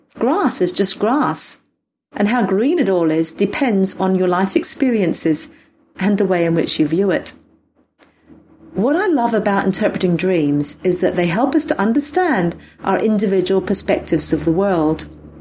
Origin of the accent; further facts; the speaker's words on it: England, United Kingdom; Because I am English, not French, in which case it would be vert.